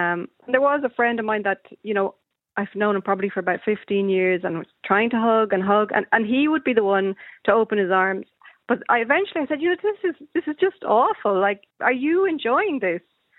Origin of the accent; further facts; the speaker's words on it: Malawi; born there; I was born in Malawi and my parents moved around a lot.